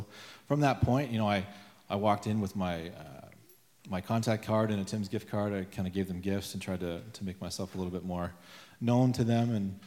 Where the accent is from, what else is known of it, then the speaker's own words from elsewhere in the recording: Windsor, Ontario, Canada; I've had some experience in the past in Windsor, in my hometown where I grew up, working with a hockey team.